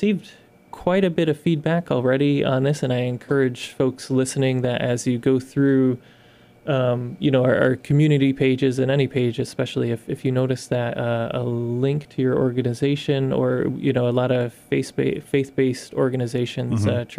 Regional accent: Pittsfield, Massachusetts, United States; I grew up in Pittsfield. I'm familiar with some of these locations

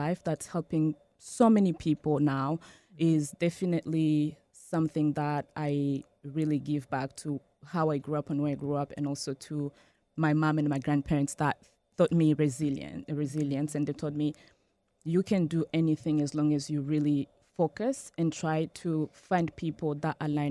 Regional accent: DR Congo; moved away as an adult; now in United States; I grew up in Africa. I was born in Congo. I grew up in Congo. I fetched water every morning and I had to take my shower quickly and go to school again, walk to school.

